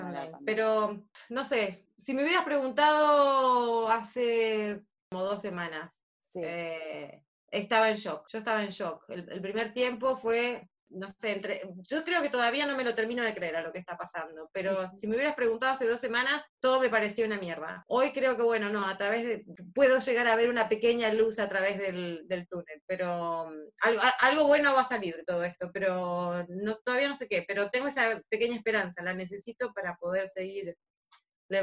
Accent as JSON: {"language": "Spanish", "town": "Comodoro Rivadavia", "region": "Chubut", "country": "Argentina", "also_born_or_lived": "Mendoza / France", "moved": "as an adult", "lives_now": "Netherlands", "said": "Bueno, soy de Comodoro Rivadavia y de ahí después me mudé a Mendoza. Y cuando me vengo a Holanda en el 2014, pero antes había estado ya 4 años que iba y venía entre Holanda y Argentina"}